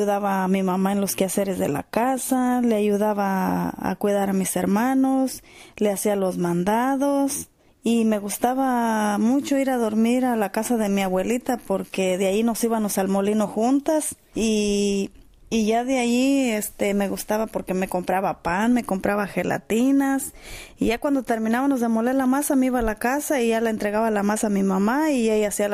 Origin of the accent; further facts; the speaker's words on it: Mexico; born there; Nací en México.